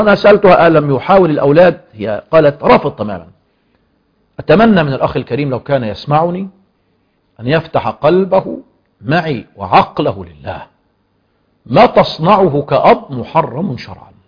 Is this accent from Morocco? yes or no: no; Egypt; في بلادنا مصر